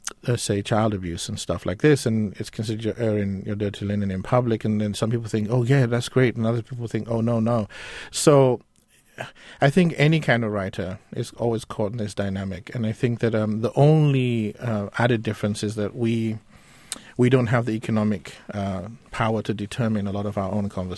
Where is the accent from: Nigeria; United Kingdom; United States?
Nigeria; So that even as an African writer, particularly me being a Nigerian writer